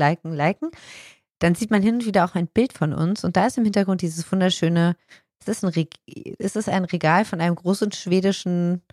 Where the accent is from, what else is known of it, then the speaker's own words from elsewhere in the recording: Hamburg, Germany; das als Hamburgerin